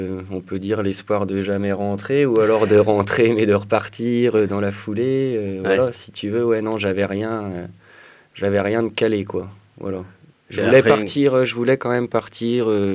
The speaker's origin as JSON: {"language": "French", "region": "Hauts-de-France", "country": "France", "said": "Parce que je suis originaire du Nord à la base, quoi."}